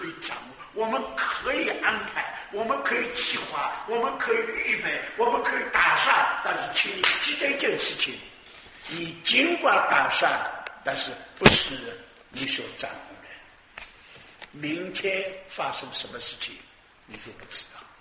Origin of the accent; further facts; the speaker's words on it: Ningbo, Zhejiang, China; accent: Ningbo; 特别是我宁波人呢，我想有好几个宁波人，一听见我讲官话就知道我宁波人